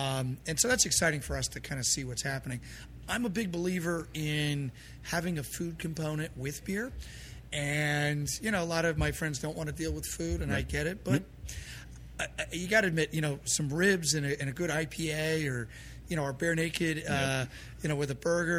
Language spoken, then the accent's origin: English; Vermont, United States; I grew up in Vermont. Vermont's a beautiful place.